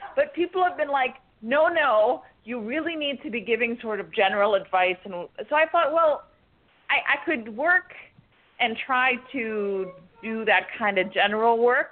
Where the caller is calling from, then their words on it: Florida, United States; I'm calling from Florida.